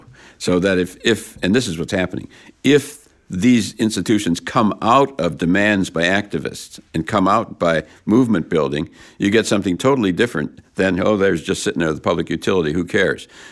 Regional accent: United States; Now, that's really interesting in America. I mean, you know, I was brought up in the Red Scare and the communists and Joe McCarthy and all that.

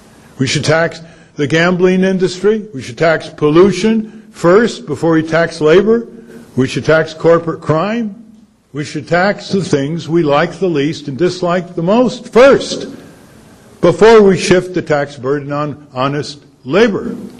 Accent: Connecticut, United States; When I was growing up in Connecticut, I looked up at states like Wisconsin and Oregon with envy

